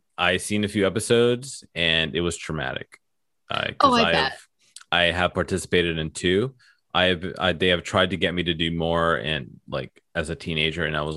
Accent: England, United Kingdom; I am English.

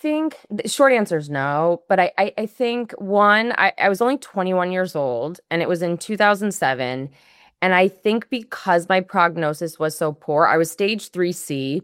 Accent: St. Louis, Missouri, United States; at the only place in my hometown of St. Louis, Missouri that sold them

